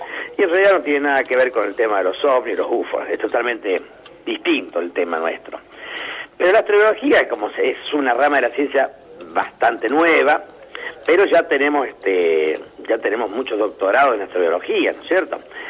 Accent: Casilda, Santa Fe, Argentina; now in Formosa, Argentina; soy de Casilda, de Santa Fe. Nada más que trabajando acá, junto con mi señora, que también es de Santa Fe ella, pero estamos trabajando acá en la universidad.

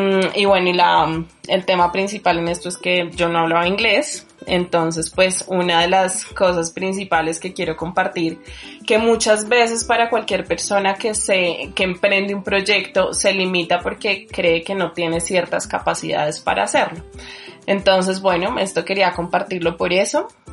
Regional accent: Bogotá, Colombia; born there; Nací en Bogotá, sí.

